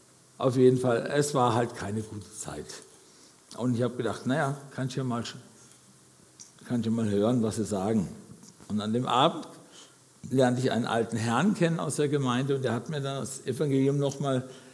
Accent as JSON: {"language": "German", "town": "Heitersheim", "region": "Baden-Württemberg", "country": "Germany", "said": "In Heidersheim gibt es eine evangelische Kirche, ich komme ursprünglich aus Heidersheim."}